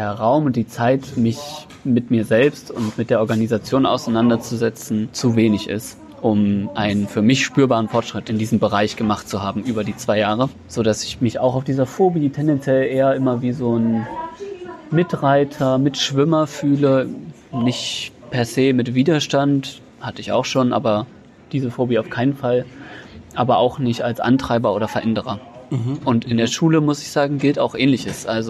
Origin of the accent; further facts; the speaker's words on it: Saxony, Germany; Fellow aus Sachsen.